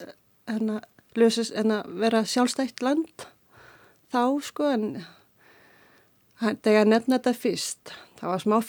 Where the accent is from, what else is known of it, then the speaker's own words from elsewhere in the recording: Qassiarsuk, Kujalleq, Greenland; Icelandic is a second language; now in Iceland; Já, ég fættu aln upp í Suðurgrænlandi í aln upp í Qasjarsuk sem er brattalí á íslensku. Það var bara þorp sem ég ölst upp í